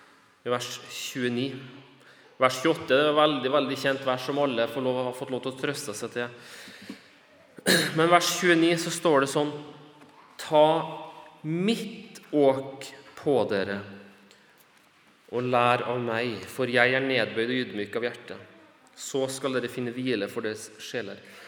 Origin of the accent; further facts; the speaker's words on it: Bolivia; når vi vokste opp i Bolivia